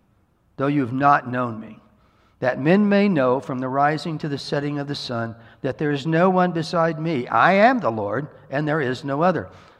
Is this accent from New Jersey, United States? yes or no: no; Iowa, United States; Now, I grew up in Iowa.